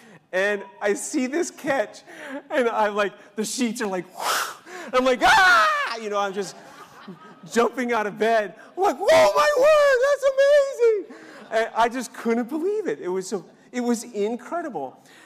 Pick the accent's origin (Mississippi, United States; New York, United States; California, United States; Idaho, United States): New York, United States; and I grew up in New York, so I was a Giants fan.